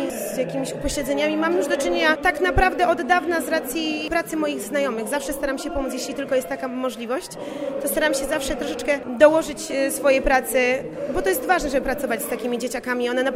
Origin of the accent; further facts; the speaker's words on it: Częstochowa, Silesian Voivodeship, Poland; Pochodzę w ogóle z Częstochowy, natomiast w gminie Mekanów mieszkam już od wielu lat